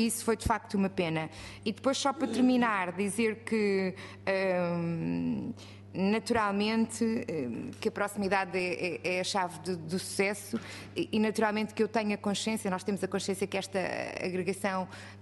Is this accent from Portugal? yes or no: yes; Odivelas, Lisbon, Portugal; eu sou de um concelho vizinho, sou de Odivelas